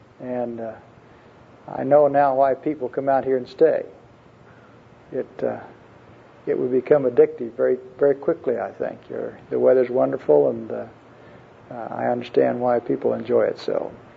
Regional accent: Wichita, Kansas, United States; I'm from Wichita, Kansas. I practice law there and have for the last almost 35 years.

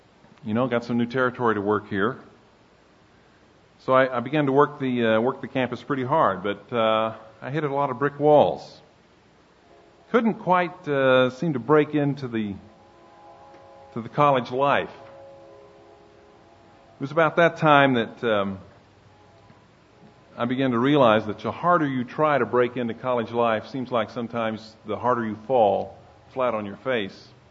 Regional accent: Broken Arrow, Oklahoma, United States; Broken Arrow had about 8,000 people, came to OU, it was three times the size of my hometown, kind of felt overwhelmed, you know.

